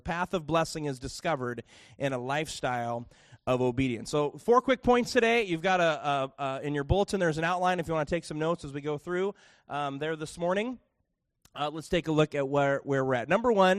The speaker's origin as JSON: {"language": "English", "town": "Chicago", "region": "Illinois", "country": "United States", "said": "because I was from Chicago, and so I lived in the, we now lived in the small community"}